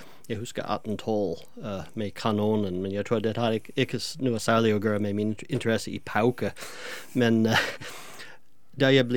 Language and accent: Danish; New England, United States; Danish is a second language; moved away as an adult; Jeg stammer fra New England i Amerika. Nord for New York, 200 kilometer. Og så bliver jeg uddannet op i New Hampshire, længere nord endnu.